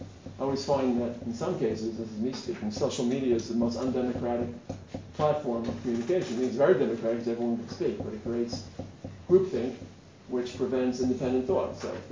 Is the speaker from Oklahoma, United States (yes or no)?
no; Brooklyn, New York, United States; I introduced myself. … from Brooklyn.